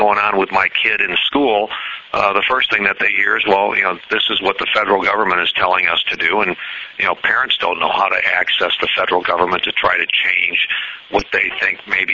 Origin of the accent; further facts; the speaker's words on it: Holland, Michigan, United States; if I'd ever find anybody from my hometown who would actually know the needs, the concerns of education in Holland, Michigan